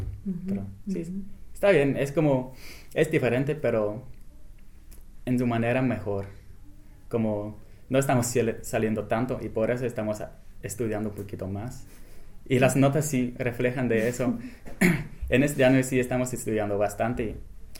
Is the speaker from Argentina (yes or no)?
no; England, United Kingdom; Spanish is a second language; ¿de dónde eres? Pues de Inglaterra.